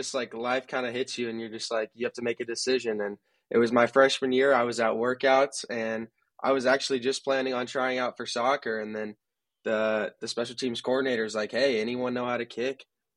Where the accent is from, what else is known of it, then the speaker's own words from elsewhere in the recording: Kansas City, United States; So yeah, I grew up playing soccer my whole life and even ball boying for at Sporting Kansas City games growing up.